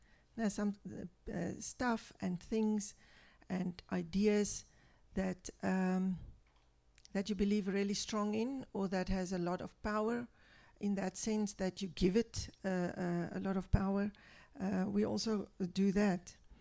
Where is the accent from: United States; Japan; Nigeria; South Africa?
South Africa; As I come from South Africa, I thought that amount will be higher